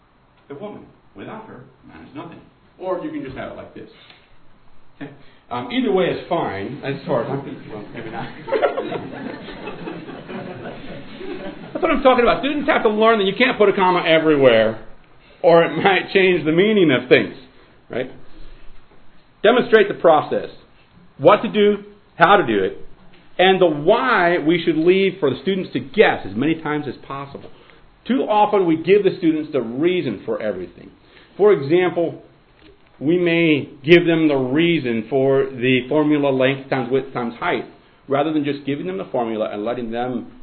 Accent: Midwest, United States; You see, actually, I come from the Midwest.

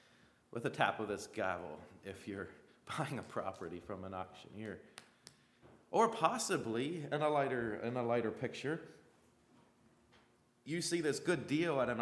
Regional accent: United States; I'm American. Not Canadian

